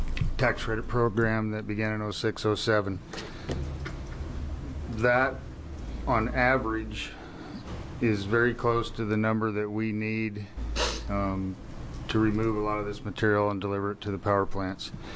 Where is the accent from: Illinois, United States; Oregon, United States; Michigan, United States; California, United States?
Oregon, United States; Bend; I'm from Bend.